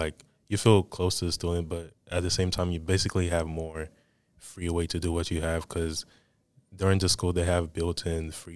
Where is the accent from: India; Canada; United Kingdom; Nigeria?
Nigeria; Okay. So we're all from Nigeria.